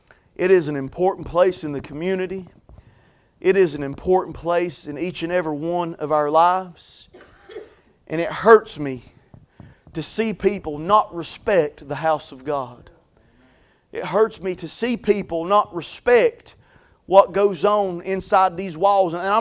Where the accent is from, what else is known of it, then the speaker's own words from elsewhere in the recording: United States; y'all know I'm from Carter County, so anything goes up there. Eventually, I'm going to get done saying I'm from Carter County, okay?